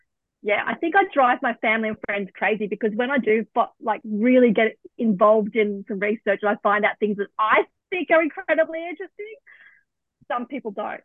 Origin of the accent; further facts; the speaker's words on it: Australia; my background is, my cultural background is, I'm Australian with a European background, and I got all my looks from my Irish background, my Irish grandfather. But on my father's side, his family's Aboriginal